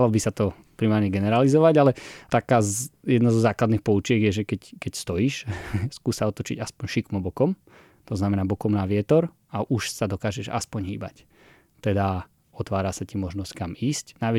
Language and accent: Slovak; Kremnica, Banská Bystrica Region, Slovakia; No tak lyžovať u nás v Kremnici sa hovorí, že sa rodia decka s lyžami na nohách. Ja lyžujem od 2 rokov